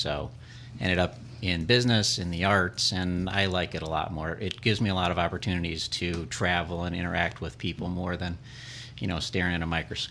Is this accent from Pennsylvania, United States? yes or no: no; Michigan City, Indiana, United States; I did. I was born and raised in Michigan City, graduated from Michigan City High School, went to Purdue for a few years.